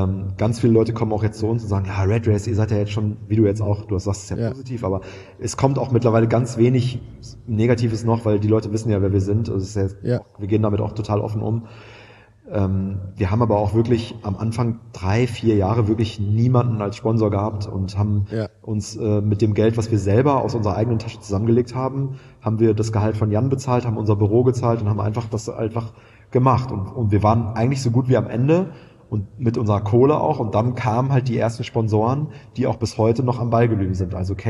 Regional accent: Münster, North Rhine-Westphalia, Germany; Ich komme aus Münster, aus einer 50 Quadratmeter Wohnung mit meinem Zwillingsbruder und meiner alleinerziehenden Mama.

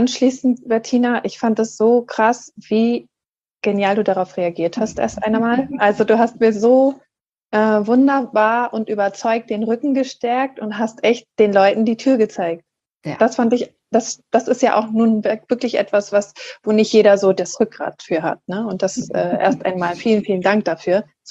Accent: Hamburg, Germany; Ich bin ja in Hamburg geboren, aufgewachsen. Ich lebe hier, das ist halt meine Heimat.

